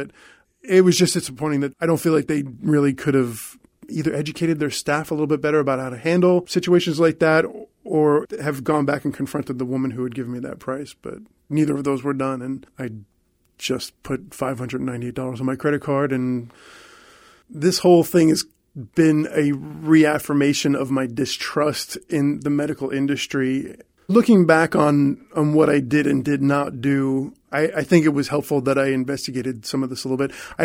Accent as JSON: {"language": "English", "town": "St. Petersburg", "region": "Florida", "country": "United States", "said": "I'm from St. Petersburg."}